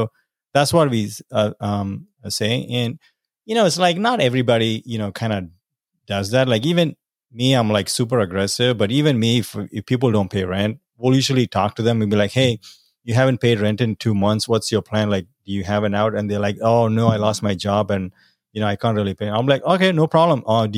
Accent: India; I'm from India. It's the biggest democracy in the world, right? And like, you can't be doing this stuff in India.

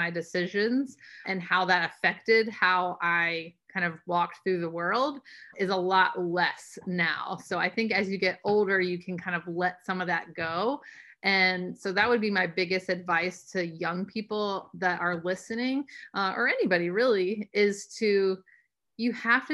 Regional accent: the South, United States; I'm from the South, so whenever there's family get-togethers, I mean, it's usually surrounded by food.

